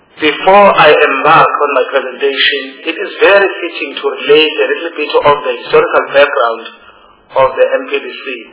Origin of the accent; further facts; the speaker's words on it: Msinga, KwaZulu-Natal, South Africa; English is a second language; I'm coming from Msinga.